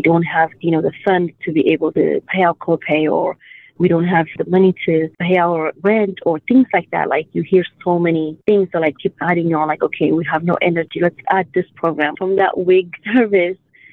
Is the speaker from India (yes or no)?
no; Ethiopia; now in United States; I'm originally from Africa, Ethiopia.